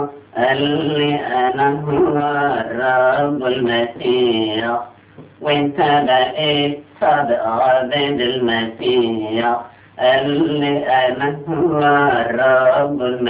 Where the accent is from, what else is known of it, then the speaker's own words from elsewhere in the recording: Cairo, Cairo Governorate, Egypt; also born or lived in Sohag; وكنت من مواليد سوهاج، وجيت لمصر وانا عندي حوالي 4 سنين، وتربيت في منطقه اسمها منطقه مصر القديمه قريب من السبع كنايس، كنيسه المعلقه وكنيسه برباره وكنيسه ماري جرجس وكنيسه ابو سفين،